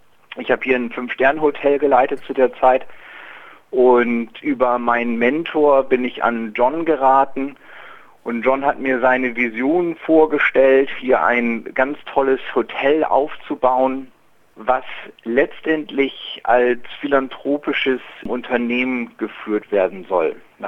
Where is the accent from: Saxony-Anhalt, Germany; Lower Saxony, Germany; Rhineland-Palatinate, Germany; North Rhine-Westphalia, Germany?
Lower Saxony, Germany; Nordenham; now in Cook Islands; Ich komme aus Norddeutschland, ja, ich bin ein richtiges Nordlicht. Also ich bin 70 Kilometer nördlich von Bremen geboren, direkt an der Wesermündung aufgewachsen, in einem kleinen Städtchen Nordenham heißt das. Direkt am Jadebusen auf einer kleinen Halbinsel.